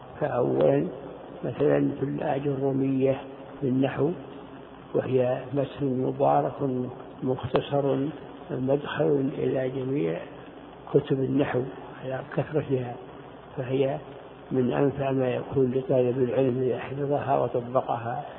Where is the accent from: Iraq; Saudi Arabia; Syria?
Saudi Arabia; Unaizah, Al-Qassim; born there; أنا كنت أنا من مواليد عنيزة القصيم